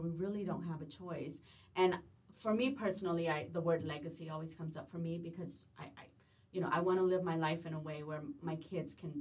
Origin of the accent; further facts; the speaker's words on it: Los Angeles, California, United States; And I grew up in South LA, so the single mom, dynamic was very prevalent.